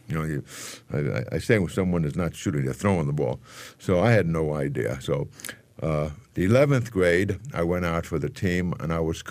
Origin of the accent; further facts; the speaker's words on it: Bronx, New York, United States; also born or lived in Manhattan; I was born in the Bronx.